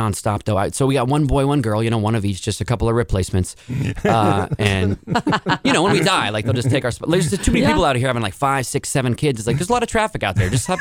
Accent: Portland, Oregon, United States; also born or lived in Boston / Los Angeles; Yeah, I grew up, born and raised in Portland, and then I moved around. I lived in Boston and LA, but Portland is just I grew up. I went to University of Oregon

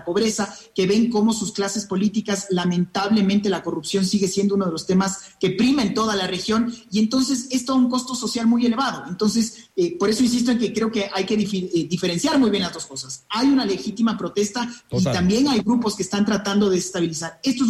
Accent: Ecuador; como ecuatorianos, termino con esto diciéndote que creo que tenemos que ser muy pragmáticos

